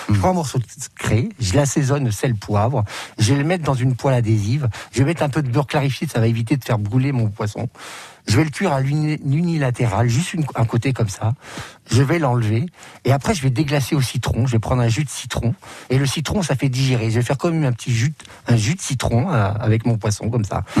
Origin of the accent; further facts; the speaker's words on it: Grand Est, France; Chez nous, en Champagne-Ardenne, je sais pas